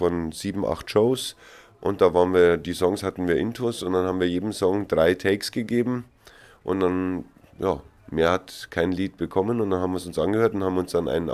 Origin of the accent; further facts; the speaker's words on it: Bavaria, Germany; weil ich jetzt doch eindeutig Bayer bin, Oberbayer, und da singe ich dann lieber in der Mundart